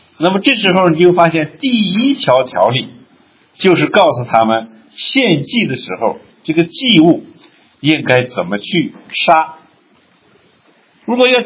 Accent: China; 我们中国人很喜欢吃这个东西，对吧？有猪血、鸭血，是吧？

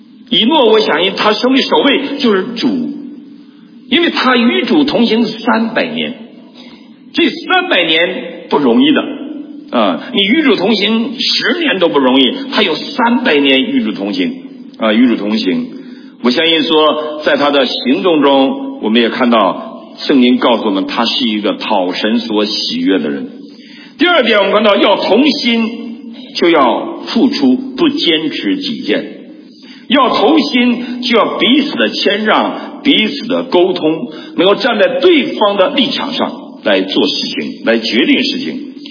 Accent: Northeast China, China; 尤其我们东北人更应该悔改，爱在心里口难开。

